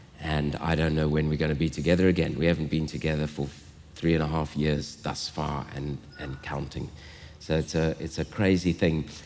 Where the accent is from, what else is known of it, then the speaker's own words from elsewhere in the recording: Zimbabwe; moved away as an adult; My mother is Scottish. I was born in Zimbabwe. They both came out after the Second World War with their parents, and I was born in Zimbabwe, grew up there, and then came to university at UCT